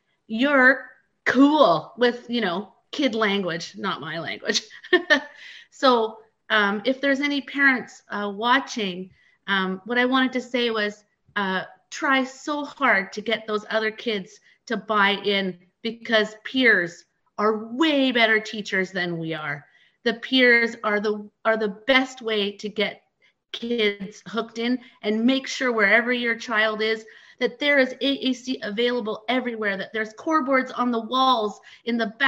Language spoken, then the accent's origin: English; Manitoba, Canada; I was just about to say I'm from Manitoba.